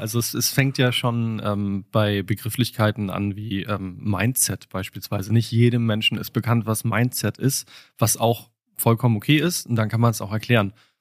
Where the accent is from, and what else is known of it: Hamburg, Germany; now in Aachen, Germany